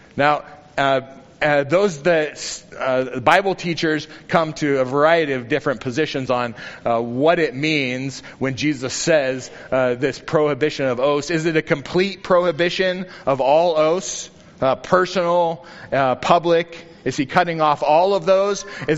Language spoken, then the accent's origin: English; United States; growing up in America, I've probably taken 1,000 oaths over my lifetime